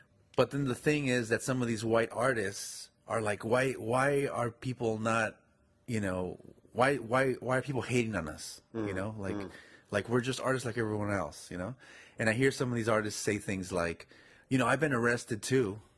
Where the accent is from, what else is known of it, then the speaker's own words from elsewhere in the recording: United States; even though I'm an American